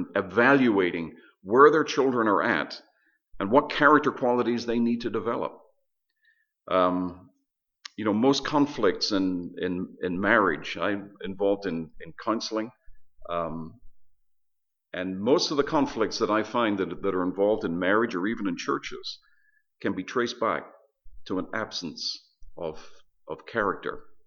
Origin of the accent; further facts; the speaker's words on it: Belfast, Northern Ireland, United Kingdom; I come from Northern Ireland, and my hometown of Belfast.